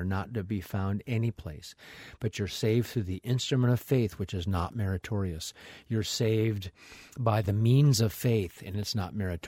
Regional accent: Midwest, United States; When I was in Kansas, I thought, no wonder I say different, because I'm from the Midwest and they all say different.

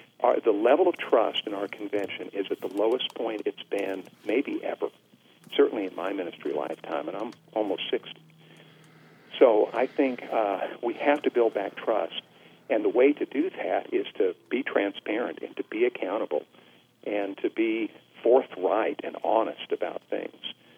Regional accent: Montana, United States; I'm from Montana originally, so not a land that the Southern Baptist bastion

